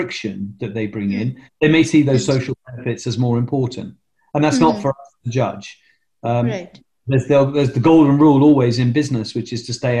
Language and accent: English; United Kingdom; I'm British, okay.